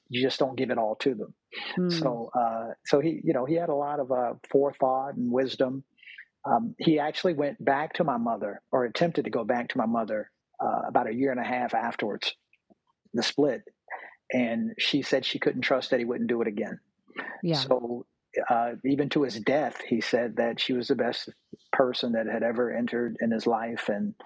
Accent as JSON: {"language": "English", "town": "Virginia Beach", "region": "Virginia", "country": "United States", "said": "My wife's from New York. I'm from Virginia, Virginia Beach, Virginia."}